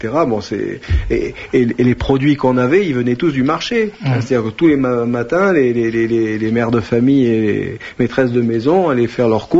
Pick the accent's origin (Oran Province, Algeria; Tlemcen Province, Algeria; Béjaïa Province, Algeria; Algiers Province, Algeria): Algiers Province, Algeria; Algiers; moi, quand j'étais petit à Alger, j'ai jamais vu des emplacements pour infirmes